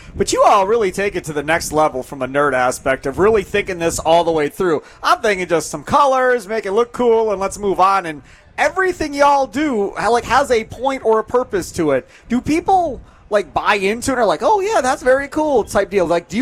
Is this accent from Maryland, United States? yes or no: no; Kenosha, Wisconsin, United States; I grew up in Kenosha, not in Milwaukee.